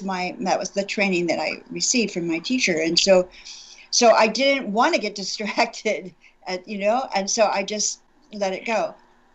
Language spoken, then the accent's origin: English; California, United States; also born or lived in Hawaii; But I'm from California, so whenever there's rumbling and the earth shaking, you always think earthquake